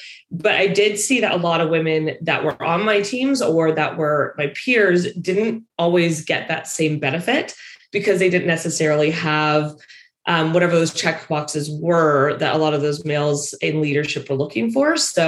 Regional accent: Western Canada, Canada; So I'm a Canadian, but born and raised in Western Canada

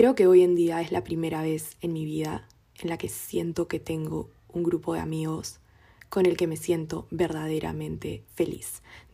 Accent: Lima, Peru; moved away; una de las razones por las que yo me fui de Lima es porque sentía que no encajaba en ningún lugar

